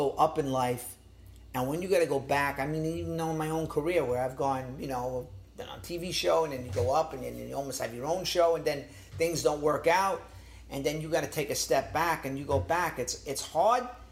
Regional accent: New York, United States; I grew up in New York.

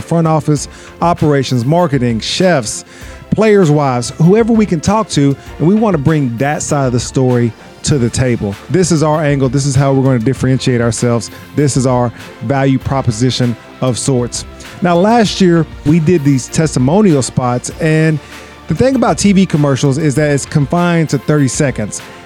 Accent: Dallas, Texas, United States; I grew up right here in Dallas, Texas. Watched the Rangers growing up.

